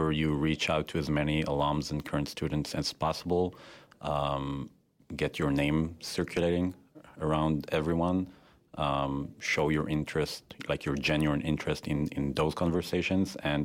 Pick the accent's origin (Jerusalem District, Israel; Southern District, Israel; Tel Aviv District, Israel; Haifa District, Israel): Tel Aviv District, Israel; Tel Aviv; English is a second language; moved away as an adult; now in United States; I'm an MBA-1 from Israel, so that means I'm an international student. I grew up in the Tel Aviv area.